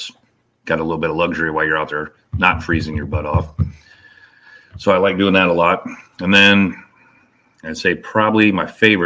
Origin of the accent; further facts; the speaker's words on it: Illinois, United States; Well, when I was growing up in Illinois, duck hunting and everything